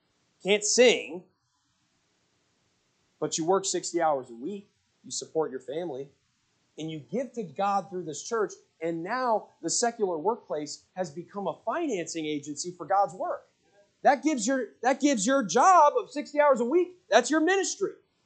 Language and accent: English; Connecticut, United States; now in Oklahoma City, United States; I'm from Connecticut. I didn't just drive down to Oklahoma City